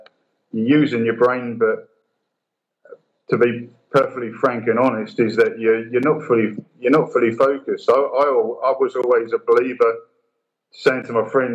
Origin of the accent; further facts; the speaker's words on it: Gravesend, South East England, United Kingdom; moved away as an adult; now in Singapore; I'm from Gravesend in Kent, and I've been in Asia for the past just over 12 years, oil and gas, oil field services, stuff like that. So I've been mainly based in Singapore